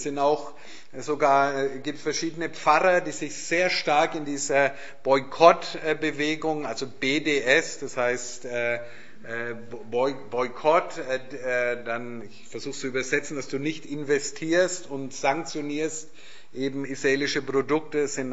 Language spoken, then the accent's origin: German; North Rhine-Westphalia, Germany; ich komme aus dem Ruhrgebiet